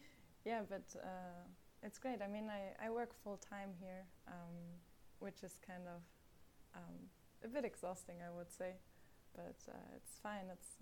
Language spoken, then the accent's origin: English; Hesse, Germany; now in Berlin, Germany; I always say I'm from Frankfurt, but I'm actually like from a town nearby. So it's a village. It's not really big